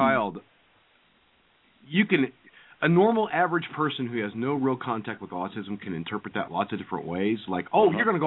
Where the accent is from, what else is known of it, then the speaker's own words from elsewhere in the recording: Tennessee, United States; Oh, I'm from Tennessee, actually.